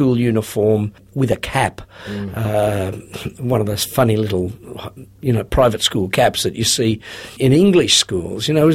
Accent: Melbourne, Victoria, Australia; I was born in Melbourne at the Women's Hospital, obviously, because that's where people were born mostly in Melbourne in those days. In 1947...

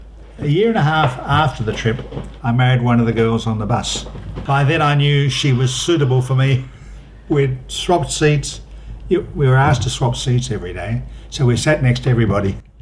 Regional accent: Australia; We're Australian anyhow.

